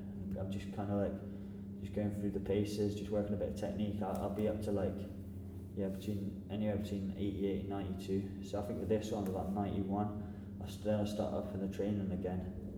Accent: Birmingham, West Midlands, United Kingdom; I'm from Birmingham, so originally from near Birmingham

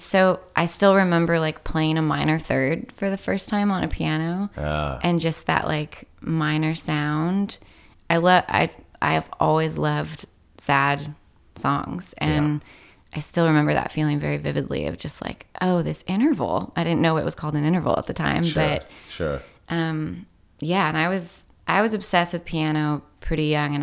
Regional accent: Washington, United States; also born or lived in San Diego / D.C. / Naples, Italy; Mostly Washington State. We would get stationed elsewhere and then come back to Washington a lot. But we were in San Diego, D.C., Naples, Italy.

